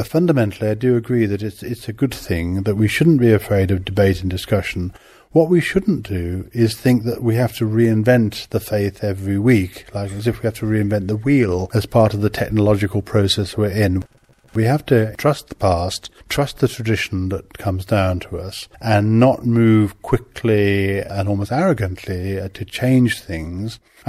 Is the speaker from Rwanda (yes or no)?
no; England, United Kingdom; But being English, I always felt I should probably go south for my first post.